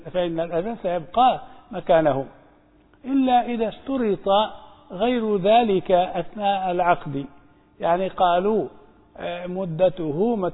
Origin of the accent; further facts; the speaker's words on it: Libya; لكن جرت العادة هنا في بلادنا ليبيا